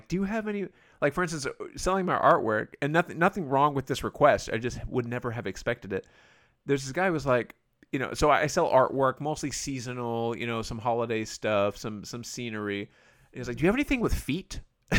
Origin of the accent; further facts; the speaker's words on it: North Richland Hills, Texas, United States; like, yeah, I'm from North Richland Hills. And my wife is like, they don't know where that is. Like, just say Fort Worth.